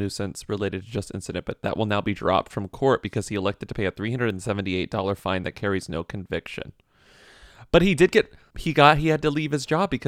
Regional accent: Texas, United States; All Dairy Queens were everything. Growing up in Texas, like they were all everything.

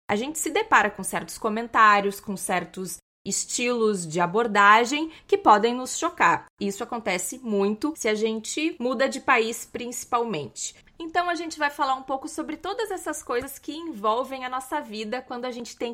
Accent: Brazil; now in Coimbra, Portugal; a gente como brasileira, eu lembro que eu andava pelas ruas de Coimbra à noite.

